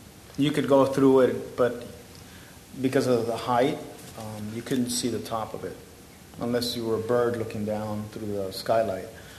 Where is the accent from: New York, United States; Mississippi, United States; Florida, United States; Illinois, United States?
Florida, United States; Miami; a lot has to do with the isolation, being displaced, growing up in Miami in the 80s.